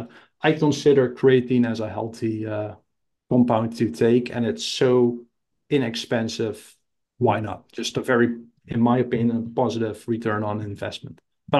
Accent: Netherlands; And I'm from the Netherlands where there's not that much sun.

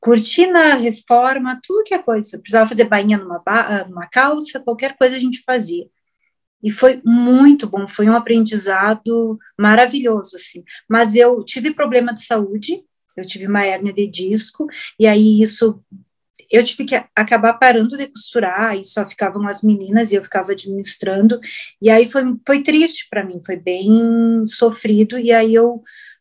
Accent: Bagé, Rio Grande do Sul, Brazil; eu venho lá do interior, lá de Bagé, e o meu pai, ele fazia arreio e essas coisas para cavalo, a gente morava para fora.

